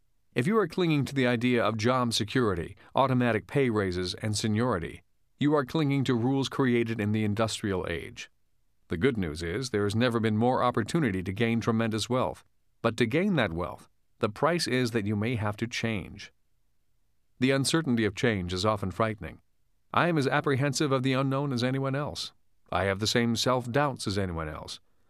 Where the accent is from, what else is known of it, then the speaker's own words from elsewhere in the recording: Hawaii, United States; One night recently, I was at Wayne's house in Hawaii discussing the changes we went through from growing up in Hawaii, going to college, and then going to war.